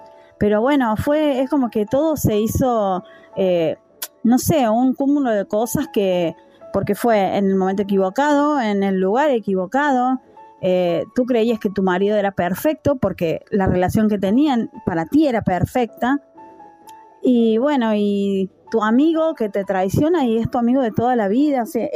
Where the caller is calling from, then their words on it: Argentina; desde Argentina